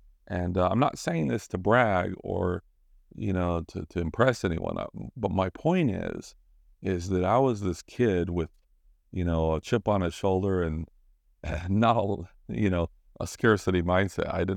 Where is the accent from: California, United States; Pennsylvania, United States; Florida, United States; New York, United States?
California, United States; Los Angeles; you know, I'm from the Los Angeles area